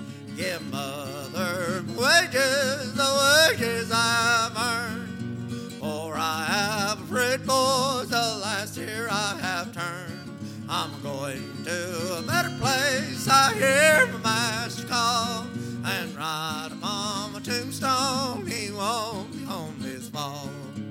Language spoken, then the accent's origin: English; North Carolina, United States; Howdy, folks. … I'm coming from North Carolina.